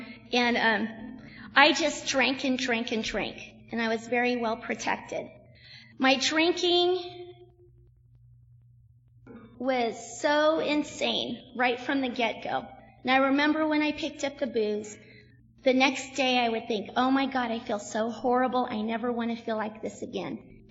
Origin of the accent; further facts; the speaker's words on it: California, United States; My brother's 2 years younger than I, and we grew up in Southern California.